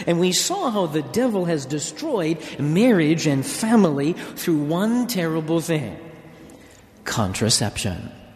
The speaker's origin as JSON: {"language": "English", "town": "Austin", "region": "Minnesota", "country": "United States", "tie": "born there", "said": "I was born in Austin, Minnesota, last century, in the 20th century."}